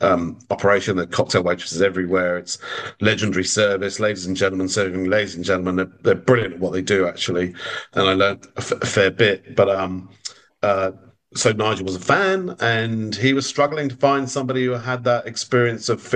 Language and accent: English; England, United Kingdom; now in Australia; And I'm an Englishman who's been living in Australia for the last 16 years.